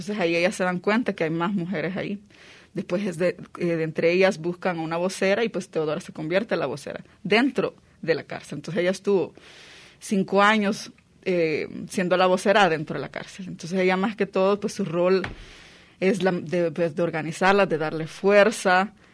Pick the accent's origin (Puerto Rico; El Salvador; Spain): El Salvador; Bueno, primero decir que soy salvadoreña